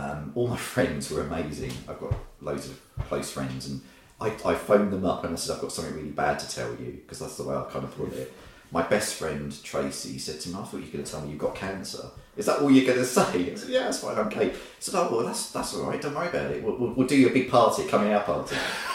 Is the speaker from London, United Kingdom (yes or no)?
no; Andover, South East England, United Kingdom; From Andover.